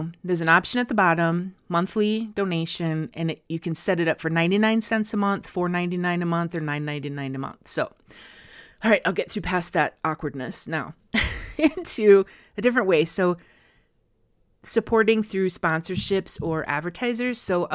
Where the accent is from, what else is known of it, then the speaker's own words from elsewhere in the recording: Midwest, United States; because I'm from the Midwest and it's awkward and we don't like to ask for anything.